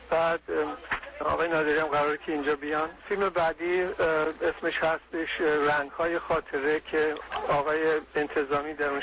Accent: Iran; من ایرانی هستم و علاقه شدید خودم به سینمای وطن خودم دارم

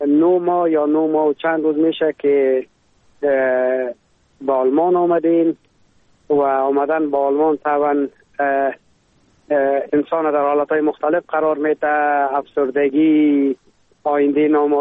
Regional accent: Afghanistan; now in Germany; در کلاس خود ما دو افغان دیگه هست.

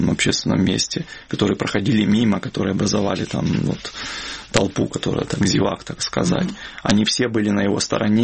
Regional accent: Ukraine; я украинец. То есть украинская символика говорила о том, что я украинец, поддерживаю Украину.

